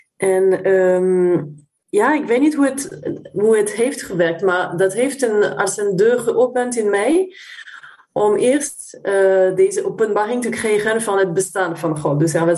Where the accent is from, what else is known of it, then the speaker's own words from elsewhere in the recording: France; Dutch is a second language; Ja, ik kom uit Frankrijk. … Ik ben 47.